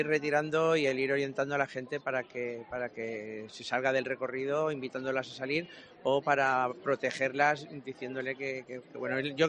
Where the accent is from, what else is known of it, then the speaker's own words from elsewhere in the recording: Valencia, Valencian Community, Spain; somos una familia de Valencia que viene a San Fermínes como pamplónicas.